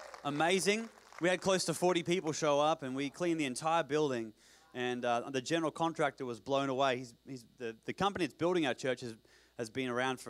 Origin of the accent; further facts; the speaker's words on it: Australia; And I come from Australia, which is the most dangerous country in the world